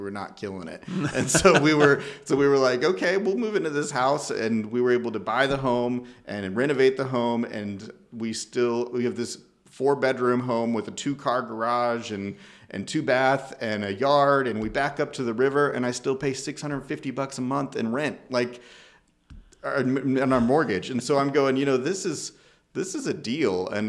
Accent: Salina, Kansas, United States; I grew up in Salina. Never really thought about Wichita growing up.

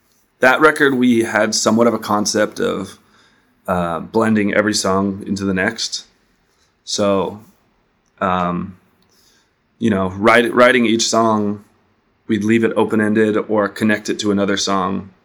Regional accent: San Diego, California, United States; now in Los Angeles, United States; I moved to LA. I'm from San Diego, so I moved to just be a little closer to home

